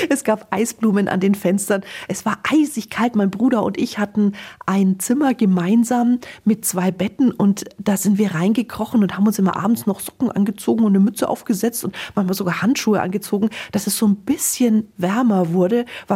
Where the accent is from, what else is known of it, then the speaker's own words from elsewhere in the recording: Nuremberg, Bavaria, Germany; also born or lived in Austria; Ich bin ja hier im Binnenland groß geworden, in Nürnberg und in Österreich, keinen Meerzugang.